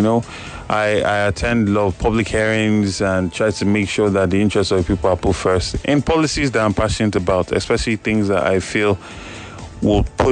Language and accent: English; Lagos, Nigeria; I'm passionate about Lagos. I'm a Lagosian. I'm an Indian of Lagos.